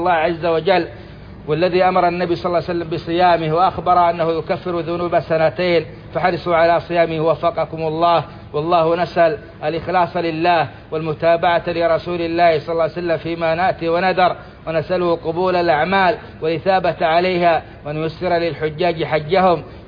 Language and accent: Arabic; Saudi Arabia